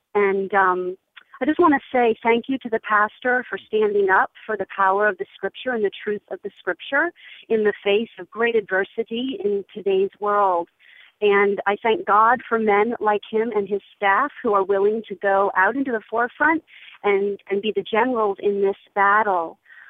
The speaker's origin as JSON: {"language": "English", "town": "Jacksonville", "region": "Florida", "country": "United States", "said": "I'm from Jacksonville."}